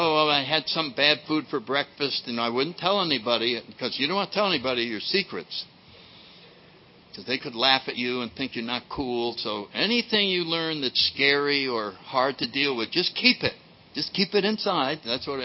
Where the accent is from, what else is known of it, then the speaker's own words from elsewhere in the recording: New Haven, Connecticut, United States; And so when I grew up in New Haven, Connecticut, and I went to a little prep school there.